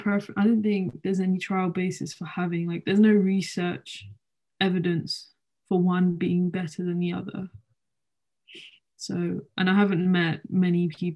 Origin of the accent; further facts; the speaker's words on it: India; I'm trying not to look at the news too much about India because I'm Indian myself